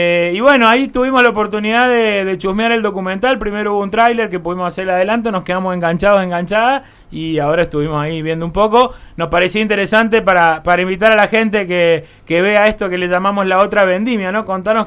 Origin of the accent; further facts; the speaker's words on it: Mendoza, Argentina; para quienes somos de Mendoza